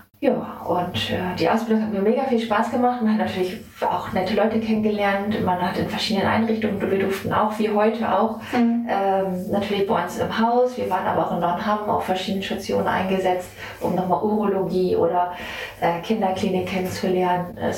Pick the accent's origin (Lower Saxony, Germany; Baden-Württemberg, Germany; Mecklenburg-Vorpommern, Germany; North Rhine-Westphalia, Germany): Lower Saxony, Germany; Bin hier gebürtig aus der Wesermarsch und liebe mein Zuhause hier. Ich sage immer, ich wohne da, wo andere Urlaub machen. Wir haben viel Grün, viel gute Luft.